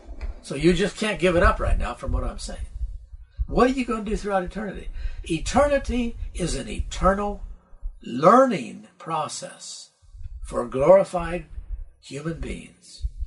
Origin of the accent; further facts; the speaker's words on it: the South, United States; Well, I'm from the South, you know